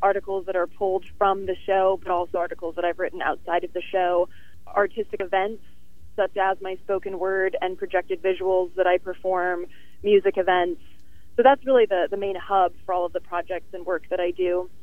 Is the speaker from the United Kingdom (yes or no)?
no; Sweden; I'm half Swedish, so I grew up partially in Sweden